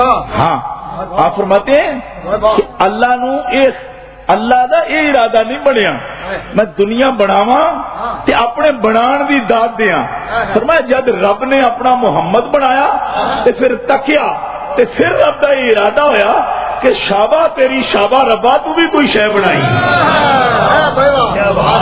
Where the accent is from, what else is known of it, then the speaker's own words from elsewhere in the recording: Mandi Bahauddin, Punjab, Pakistan; ہمارے علاقہ گجرات، میرا علاقہ ہے پنجاب میں، منڈی بہت دین کا رہنے والا ہوں میں،